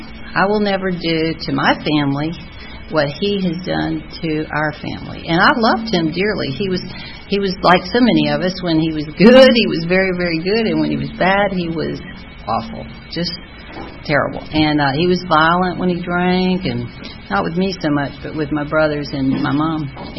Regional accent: Jacksonville, Florida, United States; born there; And I was born in Florida in Jacksonville in 1948 into a seriously alcoholic family and home.

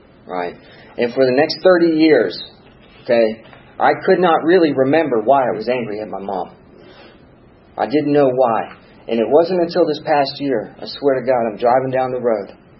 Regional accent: New York City, New York, United States; You know, I come from the South Bronx and I come from being homeschooled on top of it by fundamentalists and put into public school.

